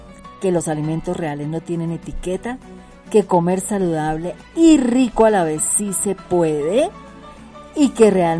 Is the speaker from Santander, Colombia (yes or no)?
yes; Bucaramanga, Santander, Colombia; also born or lived in Pamplona; yo nací en Pamplona y crecí en Bucaramanga. Acá me casé, acá tuve mis hijos. Aquí he visto nacer a mis nietos